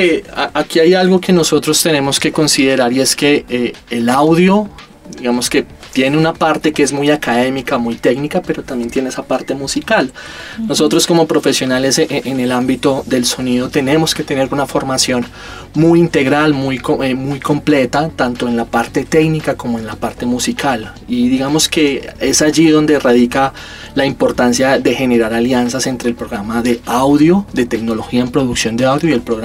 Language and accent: Spanish; Colombia; el contexto colombiano, nuestra historia como colombianos